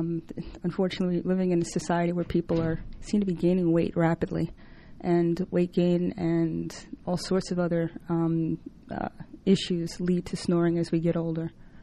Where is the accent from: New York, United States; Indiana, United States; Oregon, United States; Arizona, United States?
New York, United States; now in Atlanta, United States; I'm initially from New York. That's where I trained. And I moved to Atlanta back in 1998.